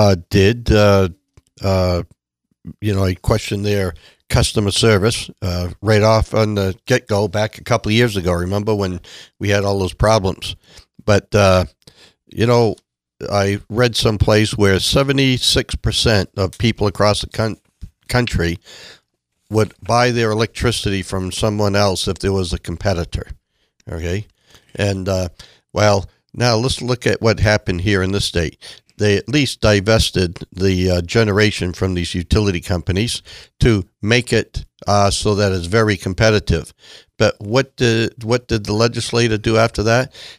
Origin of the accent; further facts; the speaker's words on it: Farmington, United States; born there; Me too. I was born in Farmington. As a matter of fact, I was born in Farmington exactly 66 years ago tomorrow.